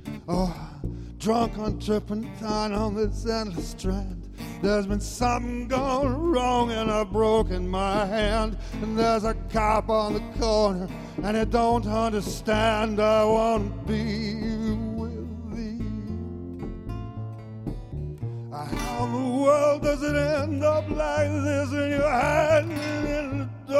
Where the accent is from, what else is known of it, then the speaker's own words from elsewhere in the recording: Canada; As I said, we're from Canada. We believe, as musicians from Canada